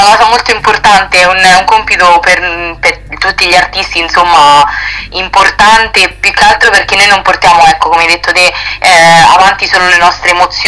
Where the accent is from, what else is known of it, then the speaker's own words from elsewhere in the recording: Terni, Umbria, Italy; una scuola qua nella mia città, che sono di Terni.